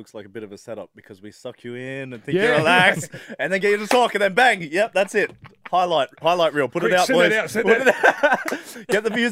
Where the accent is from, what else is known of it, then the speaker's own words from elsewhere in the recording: Australia; And I think that's why Australia's getting behind it as well. We're that Aussie battler, we're fighters